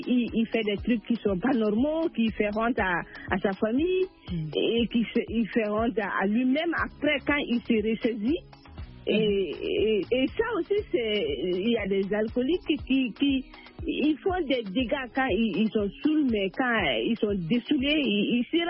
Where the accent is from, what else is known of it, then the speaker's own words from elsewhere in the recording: Mali; surtout chez nous au Mali